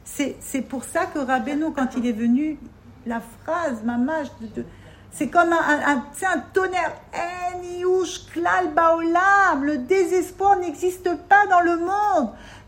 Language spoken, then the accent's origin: French; France; On vient de France, on ne connaît pas.